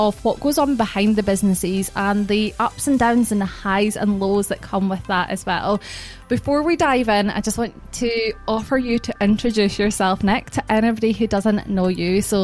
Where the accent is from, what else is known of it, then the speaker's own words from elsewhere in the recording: Scotland, United Kingdom; I'm just a Scottish girl with pink hair.